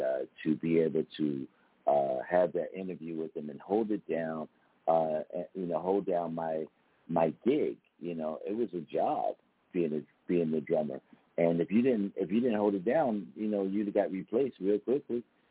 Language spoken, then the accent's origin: English; Pennsylvania, United States; And he happens to be over in my home state, in Pennsylvania.